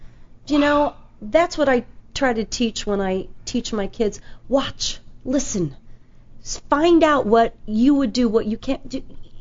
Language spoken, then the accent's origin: English; Indiana, United States; born there; No, I was born in Indiana.